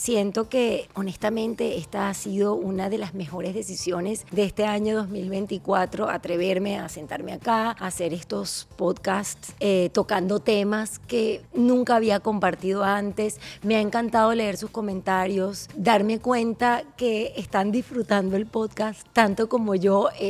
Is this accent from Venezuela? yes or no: yes; Venezuela; moved away; quisiera llegar hasta el momento en el cual me fui de Venezuela y llegué aquí